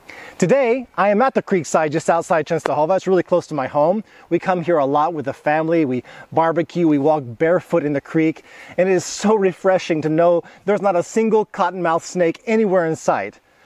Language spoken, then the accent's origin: English; Texas, United States; let me switch over to some of the things I really don't miss about growing up in Texas.